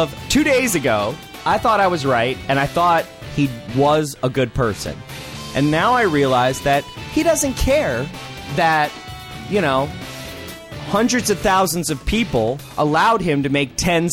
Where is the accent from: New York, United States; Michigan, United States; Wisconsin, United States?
Wisconsin, United States; Green Bay; born there; I was born in Green Bay, Wisconsin.